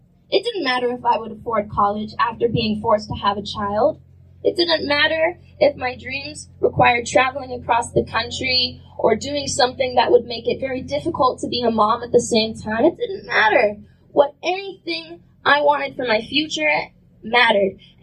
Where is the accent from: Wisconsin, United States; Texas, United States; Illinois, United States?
Texas, United States; I'm from Texas.